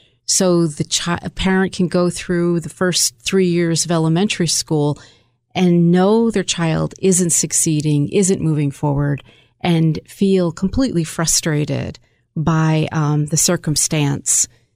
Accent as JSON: {"language": "English", "town": "Port Ewen", "region": "New York", "country": "United States", "said": "I am from the Hudson Valley, Port Ewing girl, over Ulster County."}